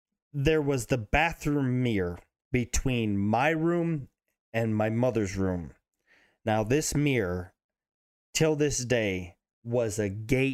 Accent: United States; So like being American raised, you know that we're force fed what we need to hear, you know, to keep our pride, keep our country going.

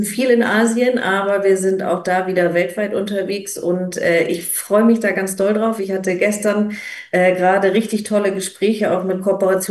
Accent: Lower Saxony, Germany; eine Reise dabei, die sehr viel mit meiner Heimat Ostfriesland zu tun hat

